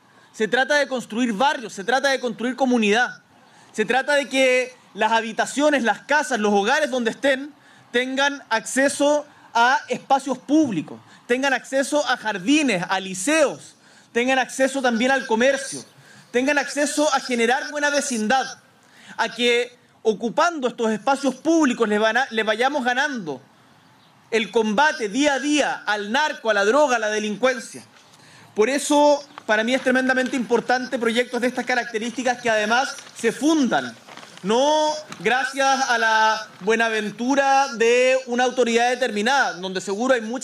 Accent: Chile; Cuando como chilenos y chilenas somos capaces de unirnos detrás de objetivos comunes

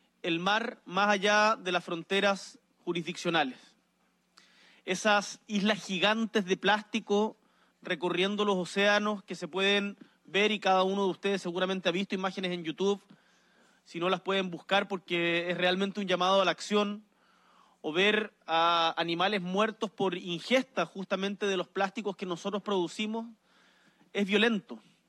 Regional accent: Punta Arenas, Magallanes, Chile; Yo nací allá, en Punta Arenas, al frente del estrecho, y crecí mirando el mar.

